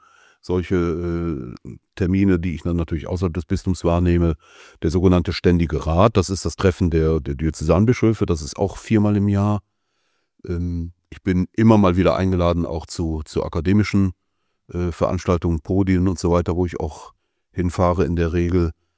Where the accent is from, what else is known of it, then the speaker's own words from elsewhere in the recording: Cologne, North Rhine-Westphalia, Germany; jetzt bin ich in Köln groß geworden, aber auch nicht in der Innenstadt, sondern in einem der Vororte. Und Köln hat mich natürlich geprägt